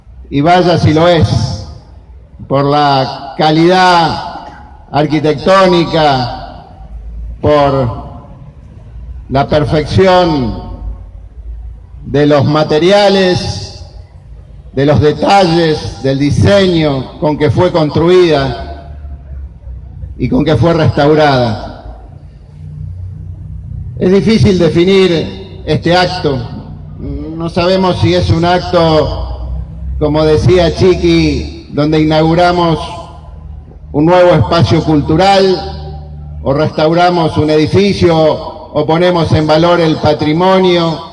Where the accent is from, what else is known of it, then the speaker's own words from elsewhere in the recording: Santa Fe, Argentina; es parte de nuestra identidad como santafesinos